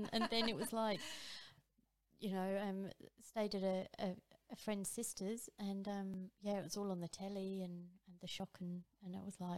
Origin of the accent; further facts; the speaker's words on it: Chalfont St Peter, South East England, United Kingdom; born there; also born or lived in King's Lynn / Reading / Northampton; Oh, so originally I was born near London in a place called Chalfont St Peter, and then moved up to Norfolk in King's Lynn, and then Reading and Northampton, and then went back to King's Lynn